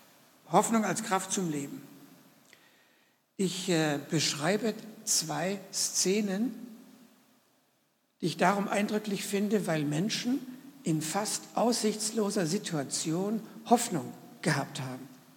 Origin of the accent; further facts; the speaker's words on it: Baden-Württemberg, Germany; Ich komme aus dem Schwabenland und ihr merkt, ich habe mich angeglichen, ja, an das Hochdeutsche.